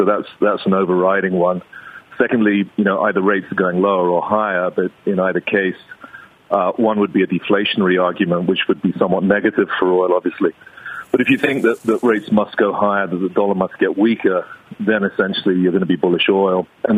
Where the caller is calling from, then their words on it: Mexico; I'm phoning you from Mexico here